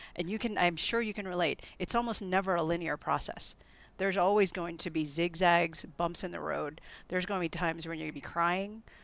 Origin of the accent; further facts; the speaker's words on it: Philippines; I grew up in the Philippines, and I see Singapore as being kind of like Manila, but cleaner and a little bit more organized.